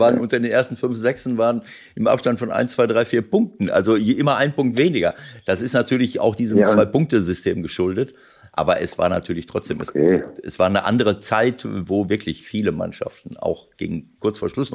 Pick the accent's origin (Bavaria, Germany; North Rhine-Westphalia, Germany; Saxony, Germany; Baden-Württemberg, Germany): North Rhine-Westphalia, Germany; Schloss Holte; ich bin auf dem Dorf groß geworden, das war für uns gar kein Thema, wir haben einfach Freude und Spaß gehabt, Fußball zu spielen.